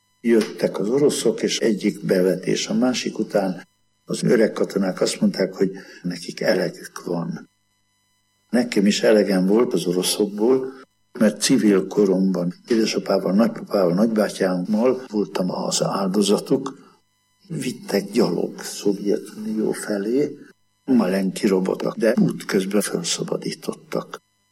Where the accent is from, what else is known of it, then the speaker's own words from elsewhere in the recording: Almásfüzitő, Komárom-Esztergom, Hungary; born there; A Dunaparton születtem almásvizitőn, akkor az még gyönyörű volt a környéke, környezete.